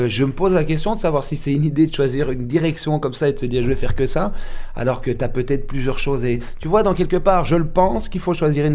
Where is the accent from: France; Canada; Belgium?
Belgium; Waterloo, Wallonia; alors que moi je venais de Waterloo, mon père était commissaire